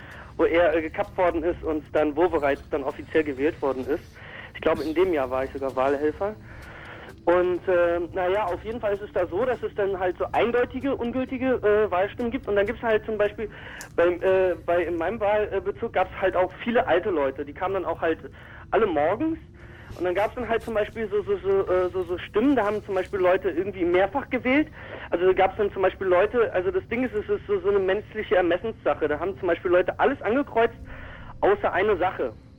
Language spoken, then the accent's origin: German; Berlin, Germany; Also ich komme jetzt nicht aus Neukölln, ich komme aus Kreuzberg